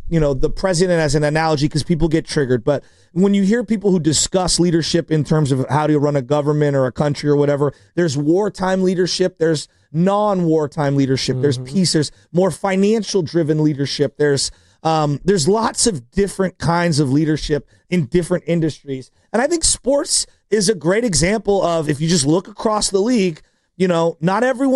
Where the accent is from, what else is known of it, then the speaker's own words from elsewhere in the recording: San Francisco, California, United States; But I grew up out near Candlestick.